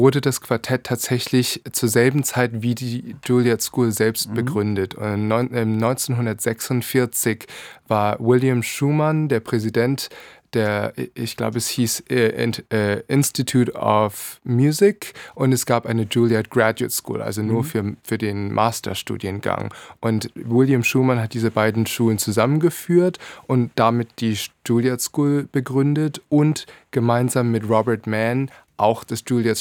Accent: Neumünster, Schleswig-Holstein, Germany; also born or lived in Kiel; now in United States; ich bin in Kiel geboren und dann meine gesamte Jugend habe ich auch in Schleswig-Holstein verbracht. Ich bin in Neumünster aufgewachsen, habe gleichzeitig in Hannover und in Hamburg Jungstudium absolviert.

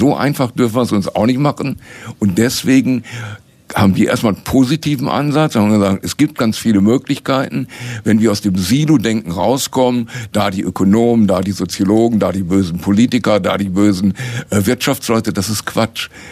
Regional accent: Duisburg, North Rhine-Westphalia, Germany; ich komme ja aus dem Ruhrgebiet, aus Duisburg.

